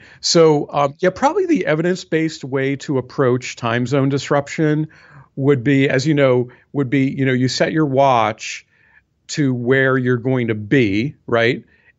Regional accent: Boston, Massachusetts, United States; also born or lived in California; back in my hometown of Boston and I step off the curb, you know, people are going to honk a horn

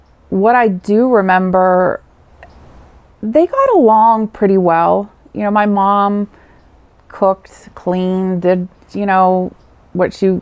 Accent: West Virginia, United States; also born or lived in East Liverpool, Ohio; I was born in East Liverpool, Ohio, but I grew up in West Virginia, across the river.

